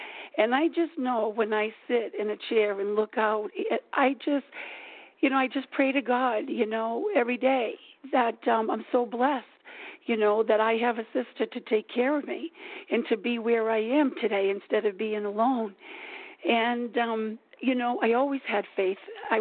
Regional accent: Rhode Island, United States; You know, I'm from the Ocean State. That's where our state of Rhode Island is called, the Ocean State.

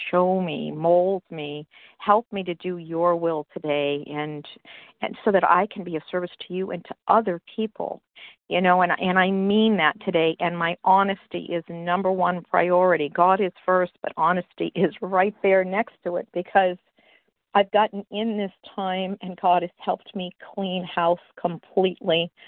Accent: New Hampshire, United States; I'm from New Hampshire

